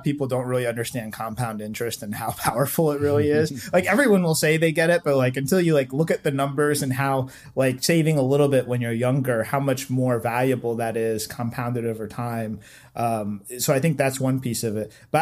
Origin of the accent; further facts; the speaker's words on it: Virginia, United States; now in Washington, United States; I've lived up here for about 15 years now. So it's pretty much my home. I grew up in Southeast Virginia. So been in this area kind of my whole life. I'm about 4.5 hours away from where I grew up